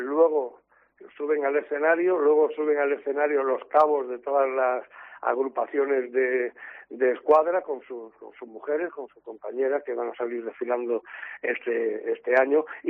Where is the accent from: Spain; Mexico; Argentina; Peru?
Spain; Yecla, Region of Murcia; Yo soy yeclano de pura cepa, me siento yeclano por los cuatro costados, soy amante de mi pueblo de principio afín.